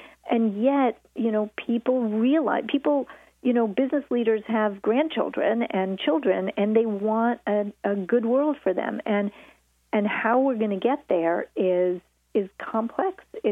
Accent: Manhattan, New York, United States; Oh, I come from Manhattan. I have.

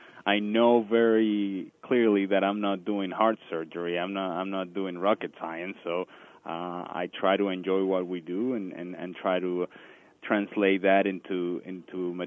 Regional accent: Caracas, Capital District, Venezuela; now in United States; there wasn't much snow growing up in Caracas, Venezuela, as you may very well know.

